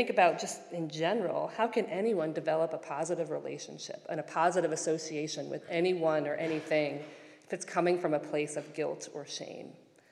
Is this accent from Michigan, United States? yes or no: no; New York City, New York, United States; I grew up in New York City in Queens.